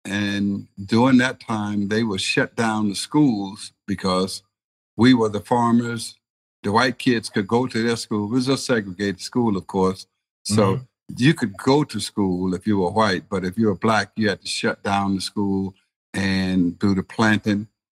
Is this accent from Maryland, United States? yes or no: no; Silver City, Mississippi, United States; from Silver City, Mississippi. There ain't no silver and it ain't no city. Population at the time when I was growing up was 275, and we have increased our status now.